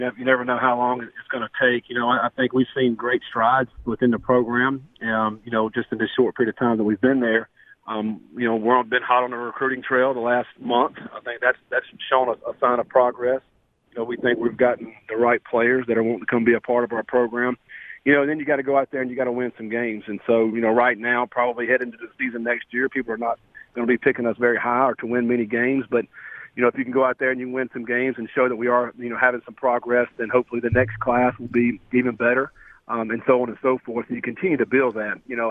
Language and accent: English; North Carolina, United States; I grew up in the Raleigh-Durham area around a lot of those teams that have played in the ACC for many, many years.